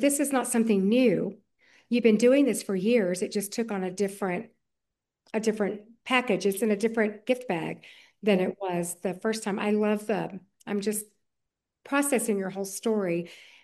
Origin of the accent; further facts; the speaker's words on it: Alabama, United States; moved away; Most everybody knows that I'm from Alabama, and I love the state. I haven't lived there for many years